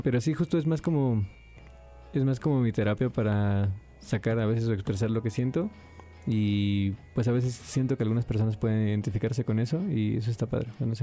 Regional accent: Veracruz, Mexico; Pues yo de chico viví en Veracruz

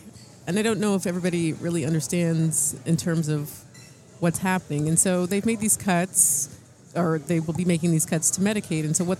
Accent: Canada; I'm Canadian. I come from somewhere where we.

